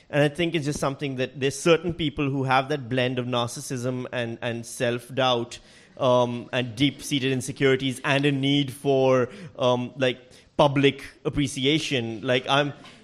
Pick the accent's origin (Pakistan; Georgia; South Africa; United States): Pakistan; English is a second language; moved away as an adult; now in Australia; it's not like I'll ever stop being Pakistani. I was born in Pakistan, I spent 90% of my life there, and technically I'm still not an Australian either. I'm still a Pakistani on a temporary resident visa.